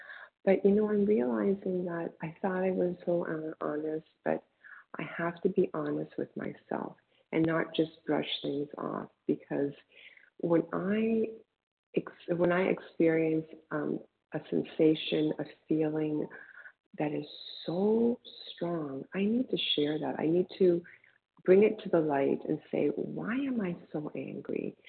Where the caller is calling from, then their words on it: Toronto, Ontario, Canada; from Toronto.